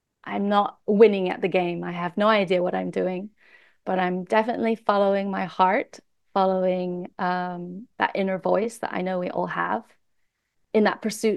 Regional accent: New Zealand; born there; So I am Kiwi born. My father is half Kiwi, half British.

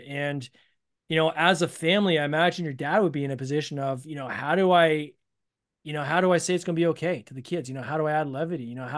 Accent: Canada; I just kind of paused and said, wow, like, you know, I'm from Canada.

